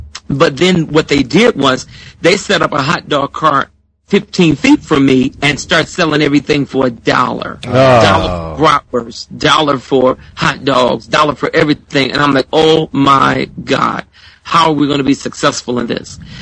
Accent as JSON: {"language": "English", "town": "Detroit", "region": "Michigan", "country": "United States", "tie": "born or raised there", "said": "So I flew to Detroit, which is my hometown, and got with some friends of mine and recorded the song"}